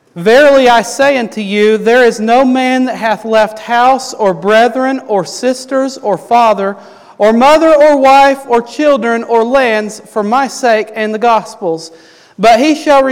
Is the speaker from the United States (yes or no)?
yes; Kentucky, United States; Anybody that doesn't know me … I'm from Kentucky, and I consider it a great privilege to be here with you.